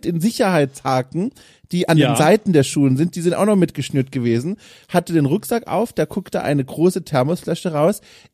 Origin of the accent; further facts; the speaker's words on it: Hamburg, Germany; ich bin Hamburger